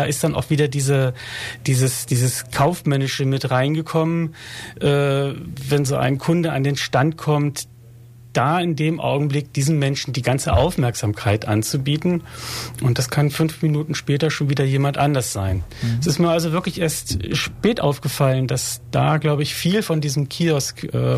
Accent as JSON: {"language": "German", "region": "Northern Germany", "country": "Germany", "said": "Tischler, ich komme aus Norddeutschland, da ist der Schreiner Tischler."}